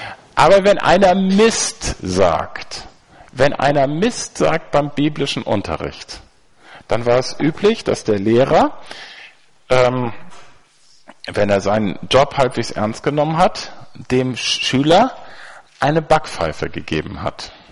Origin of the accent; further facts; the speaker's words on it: Schleswig-Holstein, Germany; Ich komme aus Nordfriesland.